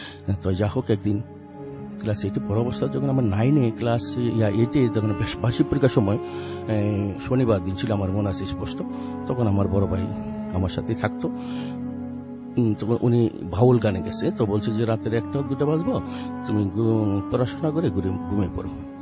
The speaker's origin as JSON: {"language": "Bangla", "town": "Narayanganj", "region": "Dhaka Division", "country": "Bangladesh", "said": "আমি নারায়ণগঞ্জ সারারপাড় থেকে এসেছি"}